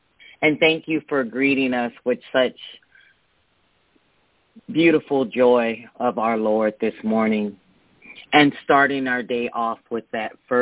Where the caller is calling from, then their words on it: Atlanta, Georgia, United States; I'm calling from Atlanta, Georgia, and I am honored to be here with you today.